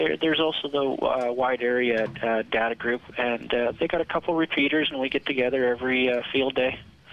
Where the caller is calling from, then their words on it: Washoe Valley, Nevada, United States; in Washoe Valley, Nevada. Good afternoon.